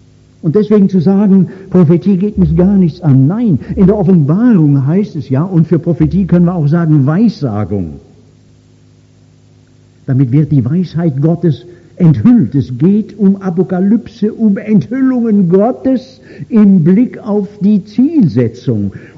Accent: Baden-Württemberg, Germany; ich komme ja nun jetzt aus dem Schworbeländle

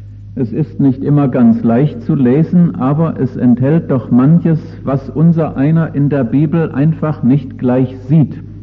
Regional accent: North Rhine-Westphalia, Germany; ich komme aus dem Siegerland, aber ich kann sagen, ich fahre in das Siegerland jährlich etwa zweimal im Durchschnitt

